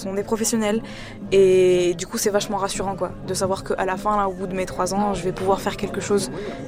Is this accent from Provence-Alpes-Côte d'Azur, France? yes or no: yes; Marseille, Provence-Alpes-Côte d'Azur, France; Mais j'ai grandi, dans les quartiers nord à Marseille, pas très loin du Merlan.